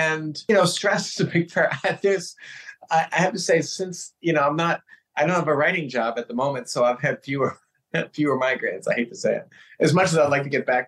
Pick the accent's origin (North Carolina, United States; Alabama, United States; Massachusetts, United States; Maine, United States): Massachusetts, United States; Boston; also born or lived in New York; now in Los Angeles, United States; So I'm originally from the Boston area, but I live in Los Angeles now. Yeah, and I lived in New York for a bunch of years, but I still feel like I'm a Bostonian at heart